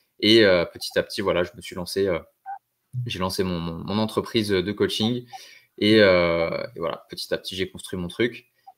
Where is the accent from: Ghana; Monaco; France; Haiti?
Monaco; Du coup j'ai grandi à Monaco. Donc j'ai grandi dans un univers où la norme c'est d'être ultra riche et ultra superficiel